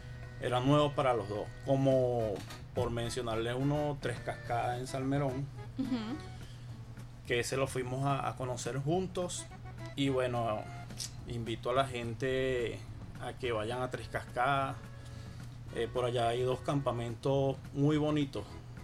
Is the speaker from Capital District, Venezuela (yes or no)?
yes; Caracas, Capital District, Venezuela; Yo soy de acá de Caracas